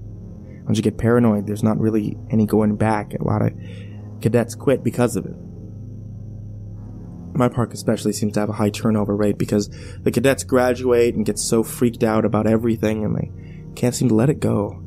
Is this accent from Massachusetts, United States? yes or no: no; Oregon, United States; I grew up in Central Oregon. There's a reservation called Warm Springs about 2 or so hours from where I lived.